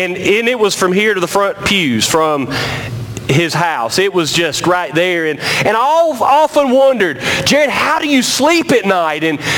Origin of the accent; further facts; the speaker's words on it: Trenton, United States; growing up in Trenton, behind my father's house, there was a big field, and right at the end of that big field, there was a cemetery.